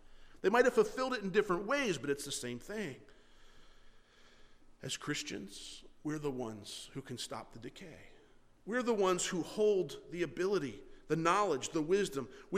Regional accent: Florida, United States; Growing up in Florida, I spent a lot of time at the beach.

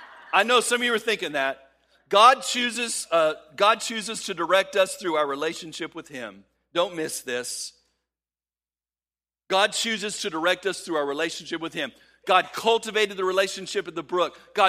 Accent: Texas, United States; All the time growing up in West Texas, the wind is always blowing, and usually it was blowing sand at me. So I moved down here on the coast

